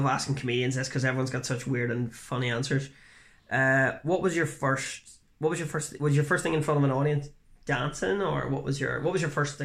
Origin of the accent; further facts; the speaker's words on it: Northern Ireland, United Kingdom; I know I'm from South Armagh